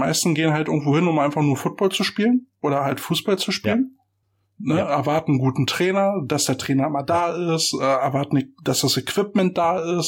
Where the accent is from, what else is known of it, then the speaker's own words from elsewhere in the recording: Germany; Entschuldigung, wir sind Deutsche.